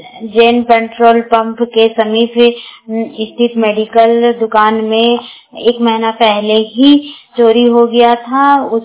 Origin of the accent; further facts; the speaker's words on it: Barkagaon, Jharkhand, India; मैं बड़कागांव प्रखंड की रहने वाली हूँ।